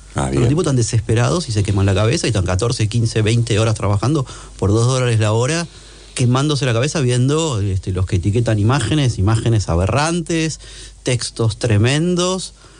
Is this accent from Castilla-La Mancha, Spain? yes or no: no; Ibiza, Balearic Islands, Spain; born there; Yo nací en Ibiza